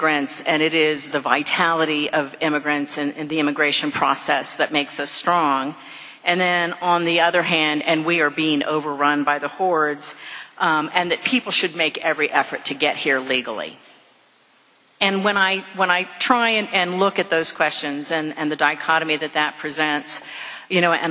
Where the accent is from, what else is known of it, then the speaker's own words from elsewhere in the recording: Texas, United States; Really, my family's always been in Texas. You moved the border, you left us here, we're from Texas.